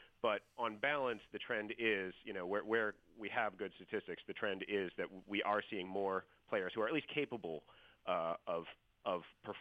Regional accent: Milwaukee, Wisconsin, United States; but I'm someone who grew up, and I grew up in Milwaukee. I had a sort of played all the normal sports as a kid

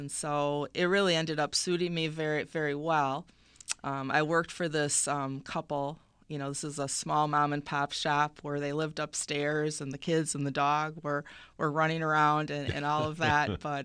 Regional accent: Racine, Wisconsin, United States; Well, I grew up in Racine. I started college at Parkside, actually, as a music major

